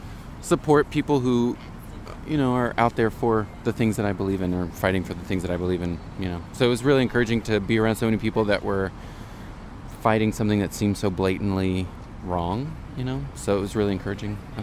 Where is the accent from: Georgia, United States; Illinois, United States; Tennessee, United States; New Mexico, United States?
Georgia, United States; Atlanta; now in Washington, United States; I'm a D.C. resident for about 6 years now, and I'm originally from Atlanta